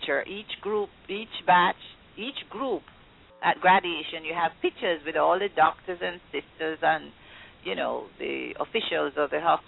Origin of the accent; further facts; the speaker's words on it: Jamaica; Like to say how happy and proud I am that I'm a Jamaican, because of the training we got at home, back home, from growing up